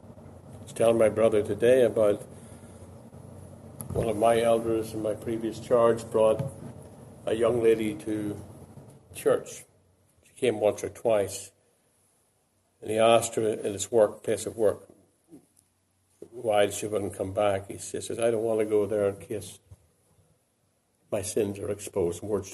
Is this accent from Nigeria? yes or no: no; Ireland; In the church I grew up in Ireland, there was the high, very high pulpit.